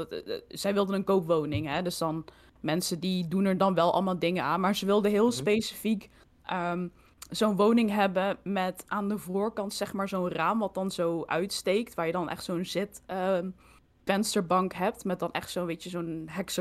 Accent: Weert, Limburg, Netherlands; born there; Want tijdens een stream vergeleek ik Helmond met Weert, mijn geboortestad.

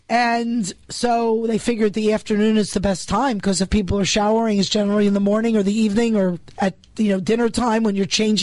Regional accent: New York City, New York, United States; I grew up in New York City. We had summertime water shortages.

